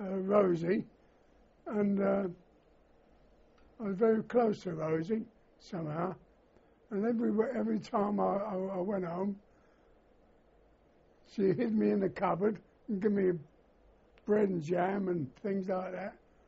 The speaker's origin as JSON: {"language": "English", "region": "London", "country": "United Kingdom", "tie": "born there", "said": "I was born in London, King's Cross, St. Pancras."}